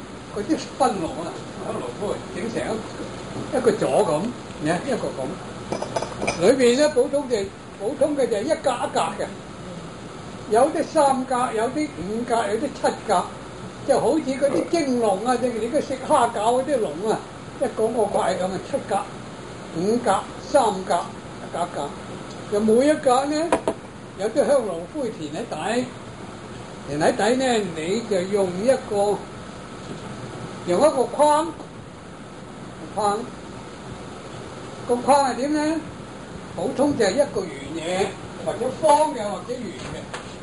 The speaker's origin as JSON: {"language": "Cantonese", "region": "Guangdong", "country": "China", "said": "另外有一種呢，我們廣東人呢，廣東人呢有隻時候"}